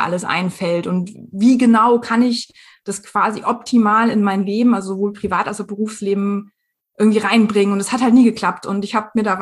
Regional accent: Northern Germany, Germany; born there; bin Ende 30 Jahre alt und ich wohne jetzt seit mehr als 15 Jahren im Rhein-Main-Gebiet, bin aber eigentlich ein gebürtiges Nordlicht.

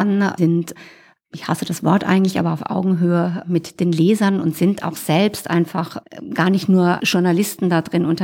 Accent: Rhineland-Palatinate, Germany; Ich reise in die Pfalz, wo ich herkomme, mit meiner Tochter, dort zu meinem Mann und zu meiner Mutter.

